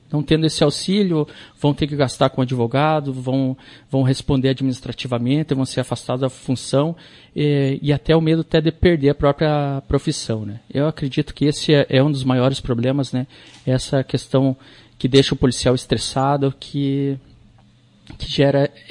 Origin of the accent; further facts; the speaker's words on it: Ponta Grossa, Paraná, Brazil; Não, eu sou de Ponta Grossa, trabalhei na região de Ponta Grossa também, Curitiba e Guarapuava.